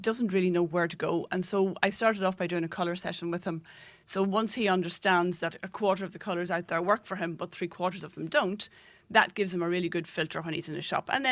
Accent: Monaghan, County Monaghan, Ireland; now in Carrickmacross, Ireland; I'm from Monaghan Town, yeah.

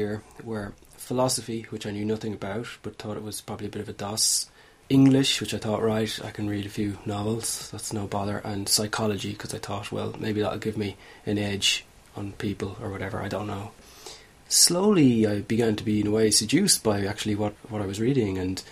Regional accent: Dublin, County Dublin, Ireland; I grew up on the Tonlagie Road, which is sort of halfway between Coolock and Raheny on the north side of Dublin. And I went to school in Coolock.

